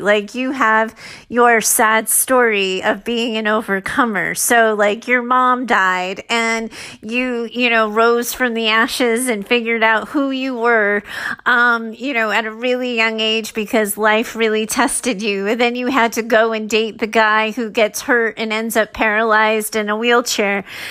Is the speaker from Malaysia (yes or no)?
no; Arizona, United States; now in California, United States; I grew up in Arizona. And then I wanted a new environment. I wanted to see what it was like in a new place. So I moved to California.